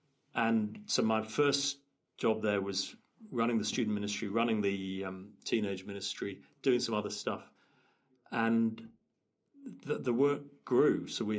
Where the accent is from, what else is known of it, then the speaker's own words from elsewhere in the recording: England, United Kingdom; moved away as an adult; also born or lived in South Africa; And as a English guy, never lived abroad apart from a few months in Israel, I ended up at 23 doing student ministry at the University of Witwatersrand in Johannesburg.